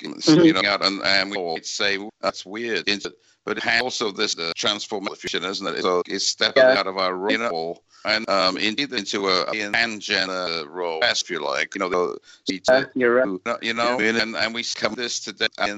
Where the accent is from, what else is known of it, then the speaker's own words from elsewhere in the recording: England, United Kingdom; I grew up in Great Britain